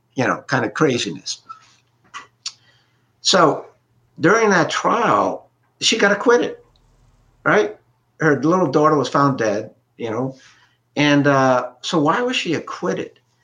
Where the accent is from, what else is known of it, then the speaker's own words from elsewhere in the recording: New England, United States; because we're from New England too. Maine and Rhode Island have a lot in common. The only difference is we're on the other side of Boston, so we're influenced by New York as well.